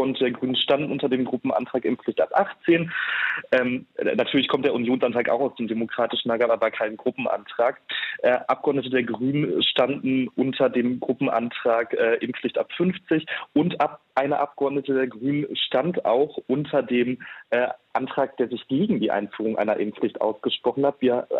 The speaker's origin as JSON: {"language": "German", "region": "North Rhine-Westphalia", "country": "Germany", "said": "Wenn ich in die Niederlande schaue, ich komme aus Nordrhein-Westfalen"}